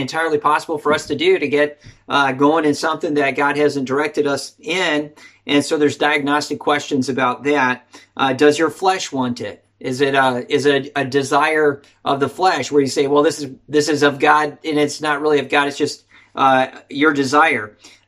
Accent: Wisconsin, United States; I grew up in Wisconsin, and a lot of water in the area where I'm from. I'm just across from Minnesota, the land of 10,000 lakes

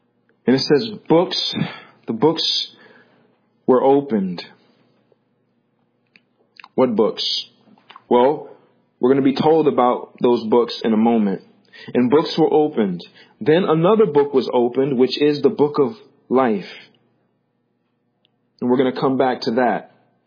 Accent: Rhode Island, United States; I was watching this video, and it's actually from my hometown of Rhode Island

